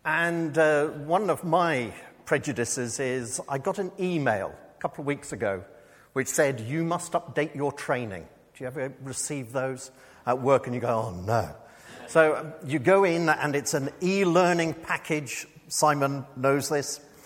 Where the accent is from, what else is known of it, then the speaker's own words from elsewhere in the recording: Northern Ireland, United Kingdom; I come from Northern Ireland. It is rife.